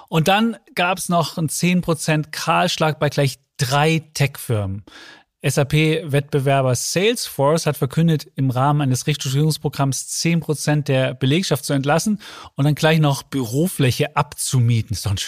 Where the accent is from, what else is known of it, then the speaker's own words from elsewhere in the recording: Leipzig, Saxony, Germany; als Leipziger, da darf man auch RB Leipzig-Fan sein.